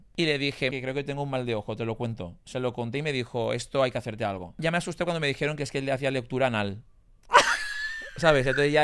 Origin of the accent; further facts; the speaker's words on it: Alzira, Valencian Community, Spain; Solo te digo que estudió en mi pueblo, en Alcira.